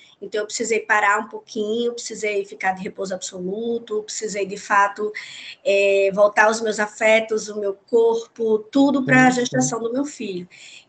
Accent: João Pessoa, Paraíba, Brazil; eu sou aqui de João Pessoa, na Paraíba. Fiz o curso de psicologia aqui no Centro Universitário de João Pessoa, UNIP, né, onde atualmente eu sou docente há 13 anos

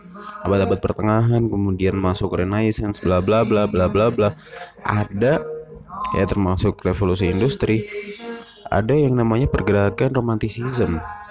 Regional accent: Java, Indonesia; saya orang Jawa, saya lahir di Jawa, besar juga

